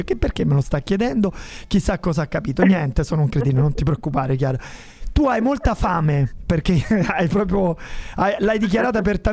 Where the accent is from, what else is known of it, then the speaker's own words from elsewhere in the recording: Rome, Lazio, Italy; da romano